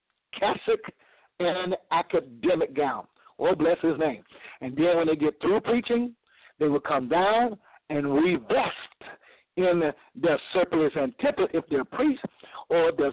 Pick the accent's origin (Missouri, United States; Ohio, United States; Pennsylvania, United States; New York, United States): Missouri, United States; I'm from Missouri, the show me state.